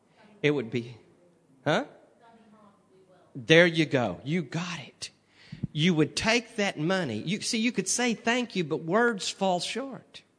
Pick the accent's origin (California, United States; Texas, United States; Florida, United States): Texas, United States; I tell people everywhere I go, I'm from Texas, and we like things simple in Texas. God speaks to me in Texan, about as simple as you can get.